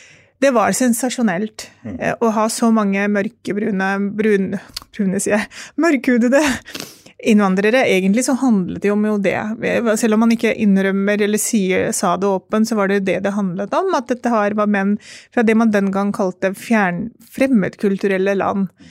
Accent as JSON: {"language": "Norwegian", "region": "Oslo", "country": "Norway", "tie": "born or raised there", "said": "jeg jo født og oppvokst I Oslo"}